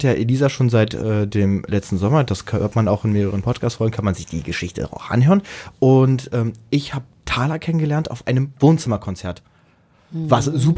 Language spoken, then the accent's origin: German; Berlin, Germany; Ich bin Berliner